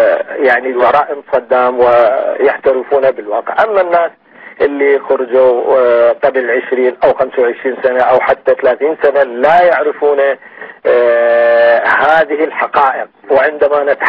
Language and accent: Arabic; Iraq; حقيقة إحنا عراقيين وإنا وطن